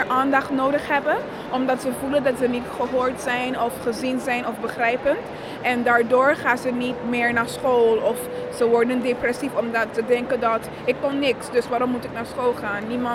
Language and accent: Dutch; Sint Maarten; ik kom van Sint Maarten.